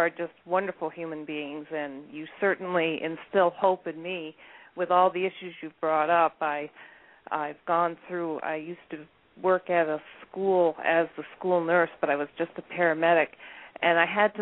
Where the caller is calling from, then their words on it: New York, United States; I'm calling from the Adirondack Mountains in New York.